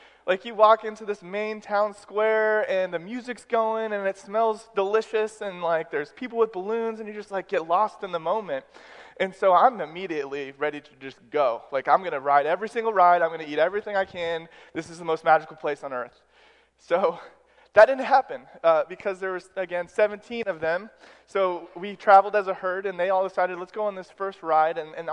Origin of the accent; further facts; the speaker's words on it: Colorado, United States; Yes, I grew up in Colorado. I lived there my whole life.